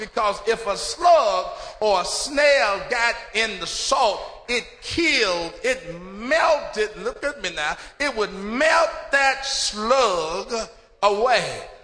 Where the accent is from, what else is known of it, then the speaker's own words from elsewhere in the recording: Memphis, Tennessee, United States; I grew up really in Memphis, where you walk outside. I had six sisters.